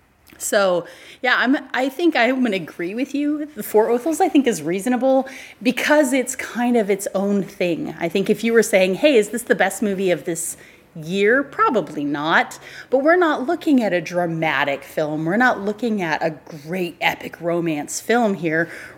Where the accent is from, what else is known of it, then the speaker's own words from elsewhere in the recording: Colorado Springs, Colorado, United States; I grew up in Colorado Springs, and at the Colorado Springs Zoo, I just lost the name of it.